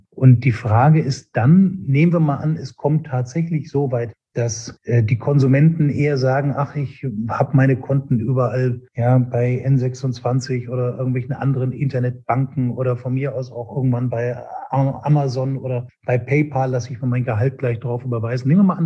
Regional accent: Hamburg, Germany; ich war jetzt ein paar Tage in Hamburg, meiner alten Heimatstadt.

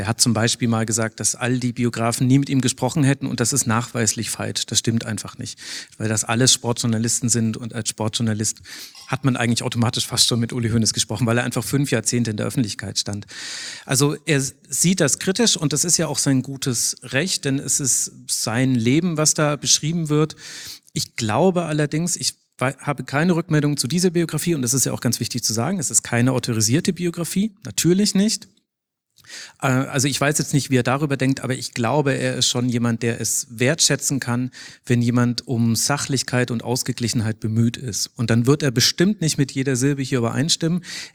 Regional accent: Bavaria, Germany; Also ich bin ja nicht gebürtiger Münchner, ich bin eigentlich Franke.

